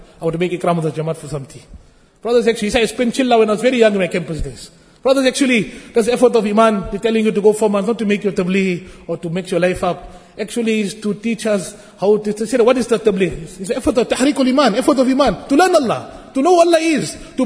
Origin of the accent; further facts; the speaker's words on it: United States; I said, we're from America, we're youth from America and some other countries.